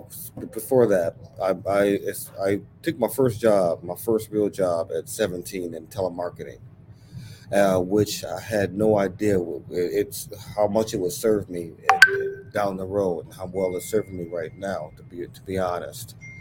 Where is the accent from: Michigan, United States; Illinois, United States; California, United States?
Illinois, United States; Chicago; So I grew up under projects in Chicago. My siblings and I pretty much had a large hand in raising ourselves and each other for a variety of reasons.